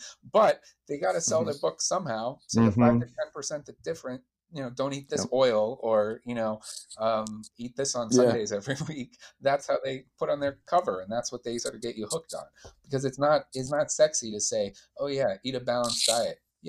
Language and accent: English; Calgary, Alberta, Canada; I'm from Calgary, Canada.